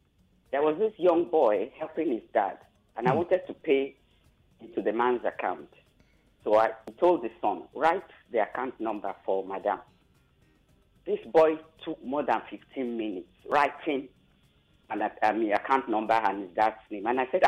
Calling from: Magodo, Lagos, Nigeria; I'm calling from Magodo.

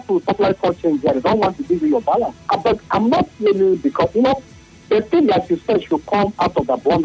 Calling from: Port Harcourt, Rivers, Nigeria; I'm calling from Port Hackett.

